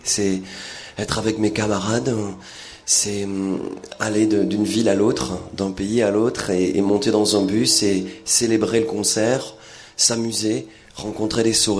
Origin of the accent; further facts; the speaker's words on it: France; Je viens d'un petit village de Vernay-les-Bains dans le sud.